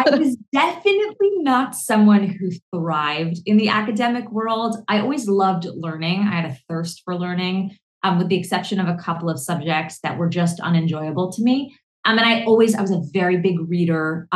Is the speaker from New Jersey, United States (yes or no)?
yes; New Jersey, United States; But I grew up in the tri-state area. I grew up in New Jersey.